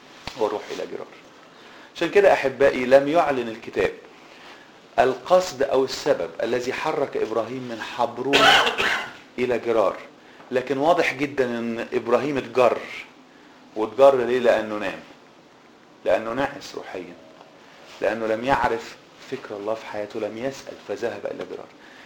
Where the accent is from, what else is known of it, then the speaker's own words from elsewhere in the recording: Egypt; المثل اللي عندنا في مصر بنقوله ايه؟